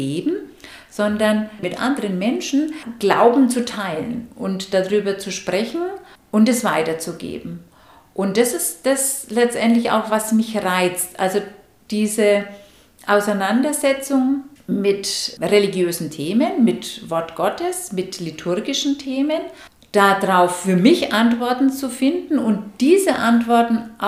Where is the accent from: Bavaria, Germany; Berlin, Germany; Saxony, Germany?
Bavaria, Germany; Nuremberg; Bevor ich hier gelebt und gewohnt habe, ich komme ursprünglich aus Nürnberg, habe ich mich da schon auch kirchlich engagiert.